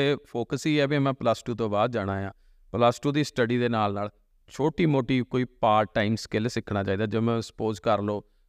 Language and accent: Punjabi; Punjab, India; ਇੱਕ ਪੰਜਾਬੀ ਹੋਣ ਦੇ ਨਾਤੇ ਅਸੀਂ ਬਹੁਤ ਜ਼ਿਆਦਾ ਦੁਖੀ ਹਾਂ